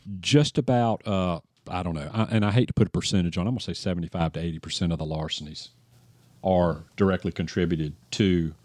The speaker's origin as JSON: {"language": "English", "town": "Trent Woods", "region": "North Carolina", "country": "United States", "tie": "born or raised there", "said": "when I was a young child growing up in Trent Woods, man, we could leave our front doors open, windows open, cars unlocked, windows down."}